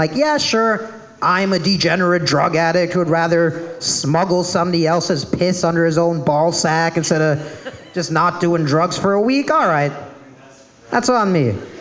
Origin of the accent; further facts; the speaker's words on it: Illinois, United States; I'm from Illinois. Weed is very illegal there.